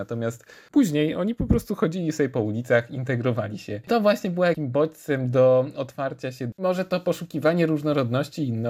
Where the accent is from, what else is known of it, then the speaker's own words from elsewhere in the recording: Białystok, Podlaskie Voivodeship, Poland; ja jako autor festiwalu też jestem z Białegostoku